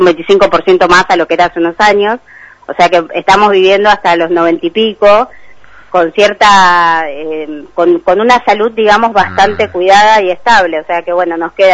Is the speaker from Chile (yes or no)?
yes; Chile; now in Pinamar, Argentina; Yo soy chilena, milité muchos años en la izquierda en Chile, y cuando me vine a vivir a Pinamar, hace ya muchísimos años